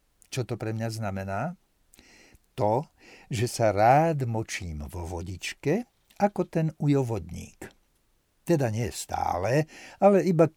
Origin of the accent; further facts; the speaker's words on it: Trnava, Trnava Region, Slovakia; Som rodený Trnavčan, to som zabudol spomenúť, a už niekoľko rokov bývam pri Piešťanoch v jednej malebnej dedinke.